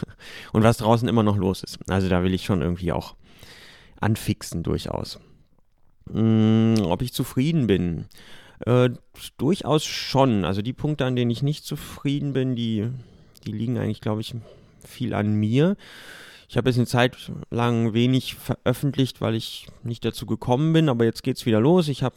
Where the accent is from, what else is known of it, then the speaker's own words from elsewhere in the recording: Hameln, Lower Saxony, Germany; born there; now in Berlin, Germany; Ich bin 1979 in Hameln geboren und seit einigen Jahren in Berlin.